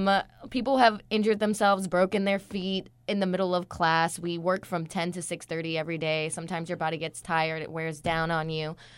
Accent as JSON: {"language": "English", "town": "Jersey City", "region": "New Jersey", "country": "United States", "tie": "born or raised there", "lives_now": "Richmond, United States", "said": "And I grew up in Jersey City, New Jersey. And I took classes in New York, and I somehow made my way down to Richmond."}